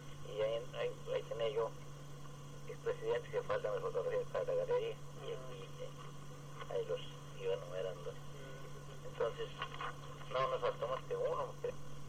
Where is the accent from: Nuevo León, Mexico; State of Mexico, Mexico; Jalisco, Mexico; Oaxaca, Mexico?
Jalisco, Mexico; Limón; pusieron parte de mi pueblo allá como de Limón, Jalisco